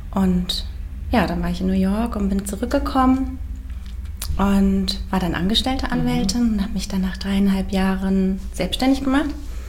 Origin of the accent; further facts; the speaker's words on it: Bad Arolsen, Hesse, Germany; ich komme aus Nordhessen, aus Arolsen und bin dann noch vor dem ersten Staatsexamen wieder nach Kassel